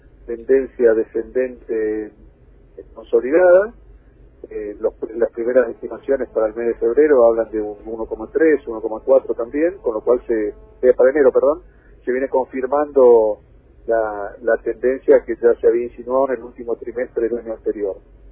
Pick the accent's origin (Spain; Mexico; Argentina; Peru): Argentina; Posadas, Misiones; todos somos de Posada